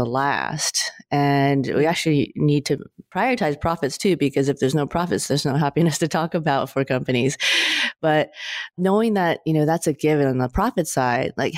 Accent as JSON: {"language": "English", "region": "California", "country": "United States", "tie": "born or raised there", "said": "I'm Asian American, and I'm a California girl at the same time. I've been born and raised here."}